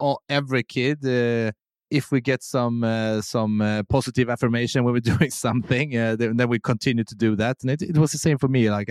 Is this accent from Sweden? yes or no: yes; Sweden; English is a second language; But I will say Sweden is a really good country to grow up in.